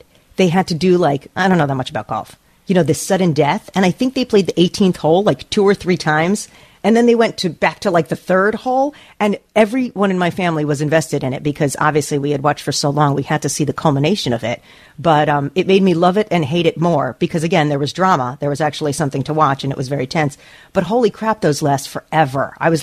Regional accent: New Jersey, United States; I'm from New Jersey. You know, it wasn't this snowy in New Jersey growing up.

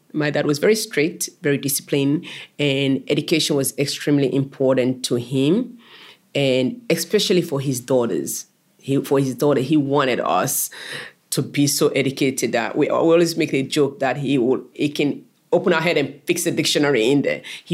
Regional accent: Freetown, Western Area, Sierra Leone; So we had that, and we grew up in Kisii, in Freetown, capital city, Freetown.

